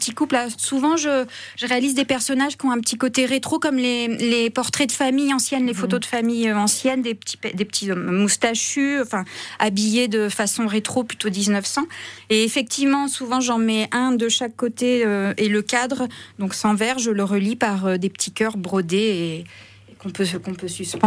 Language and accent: French; Tours, Centre-Val de Loire, France; also born or lived in Normandy / Haute-Savoie; Je suis originaire de Tours, mais après avoir vécu en Normandie, dans le Perche et en Haute-Savoie, je suis revenue sur mes terres natales.